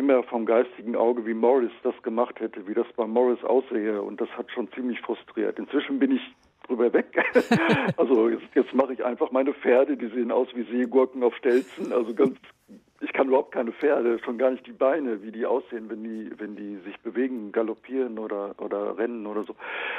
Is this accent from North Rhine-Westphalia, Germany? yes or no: yes; North Rhine-Westphalia, Germany; ich bin ländlich aufgewachsen in Ostwestfalen und da war ein Bach direkt an unserem Haus, an einer Wiese, an einer Kuhwiese.